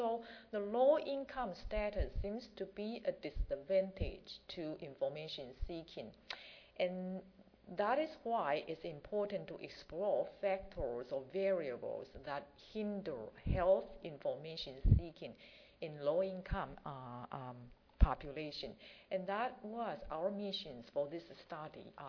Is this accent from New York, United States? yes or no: no; Indiana, United States; from Indiana.